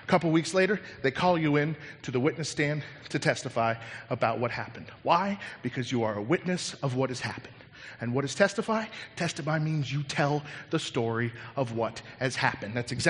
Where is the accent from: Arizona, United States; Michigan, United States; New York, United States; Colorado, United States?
Colorado, United States; I had been dabbling in marijuana and drugs, and I grew up in Colorado, so there you go. But But I had moved down to Alabama.